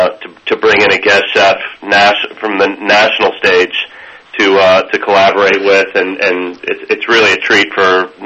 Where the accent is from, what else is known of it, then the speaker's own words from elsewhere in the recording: Virginia, United States; now in Charleston, United States; That I'm from the Virginia area originally, but spent time in Charleston in the mid-90s and then moved back to the D.C. area